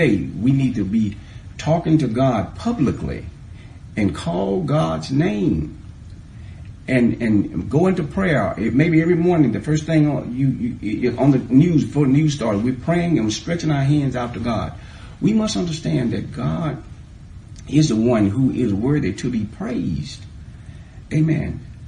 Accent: United States; I'm a patriot. I'm American. I'm an American.

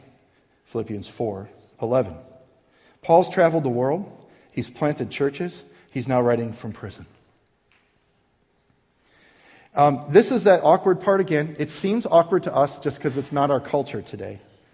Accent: Wisconsin, United States; also born or lived in South Dakota; now in Iowa, United States; I'm a Northerner. I'm born and raised in Wisconsin, lived in South Dakota, now live in Iowa.

